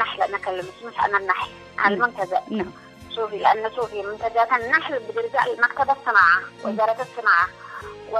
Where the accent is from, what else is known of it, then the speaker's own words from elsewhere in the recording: Yemen; بسبب المشاكل عندنا في اليمن ما في توعية عبر وسائل الإعلام